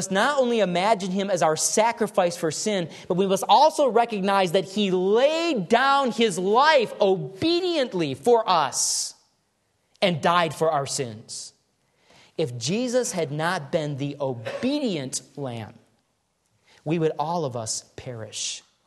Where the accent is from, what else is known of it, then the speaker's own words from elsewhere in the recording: Grand Rapids, Michigan, United States; growing up in Michigan in the snow belt, the Grand Rapids area, when I was a boy for about 5 or 6 years, we lived there.